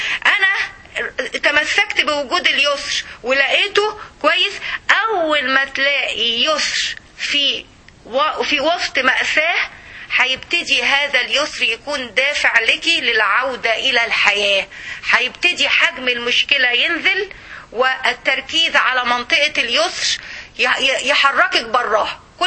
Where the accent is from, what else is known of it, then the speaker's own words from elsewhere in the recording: Egypt; يعني اللي معانا يعني بيبقوا بالألف في كلية الطب زمان يعني كان عندنا في مصر